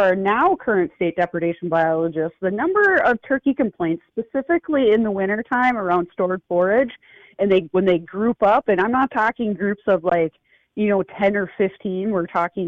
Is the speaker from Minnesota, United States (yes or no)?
yes; Minnesota, United States; in the state of Minnesota yet. I have been all over and shot turkeys all over, except right here in my home state.